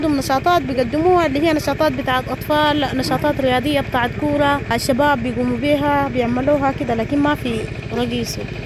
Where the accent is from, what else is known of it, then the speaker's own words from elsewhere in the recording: Sudan; ونحن هنا سودانيين